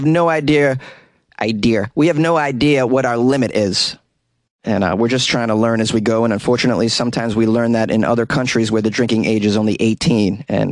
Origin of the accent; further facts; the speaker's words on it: United States; I'm an American. I can't handle my booze at that age.